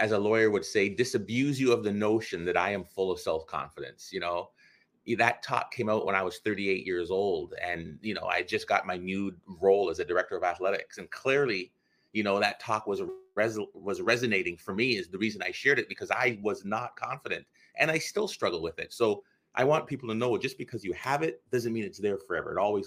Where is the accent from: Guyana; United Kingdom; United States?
Guyana; now in Canada; So, you know, growing up in Guyana, South America, it's interesting. I don't have a lot of memories, you know.